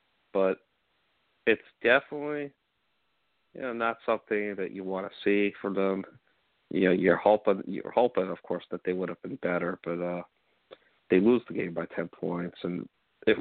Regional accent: Staten Island, New York, United States; because I am from Staten Island, and obviously I went to Wagner College

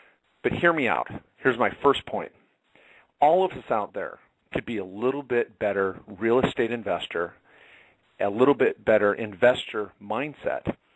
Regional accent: Washington, United States; I grew up in Washington State. For those that don't know, that's where I grew up.

